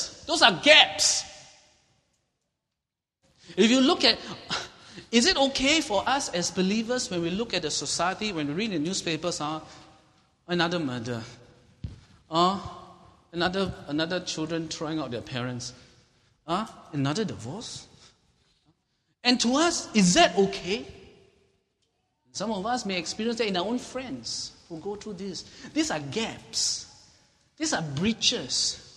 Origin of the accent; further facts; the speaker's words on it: Singapore; Do you realize that as a Singaporean Christian, we may have gotten immune to the fact that there is idolatry in Singapore?